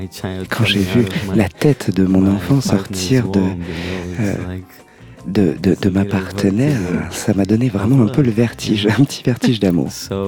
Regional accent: Brazil; et aussi parce que je suis brésilien. J'ai étudié la guitare brésilienne, c'est ma tradition.

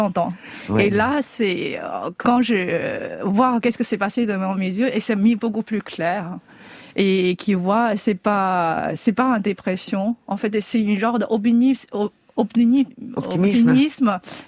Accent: China; je suis une chinoise qui a cette réaction

